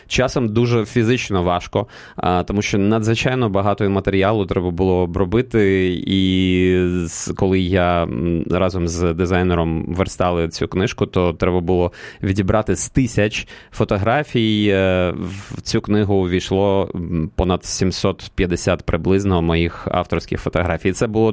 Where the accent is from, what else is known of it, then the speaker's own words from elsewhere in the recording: Kyiv, Ukraine; я киянин, я живу в Києві.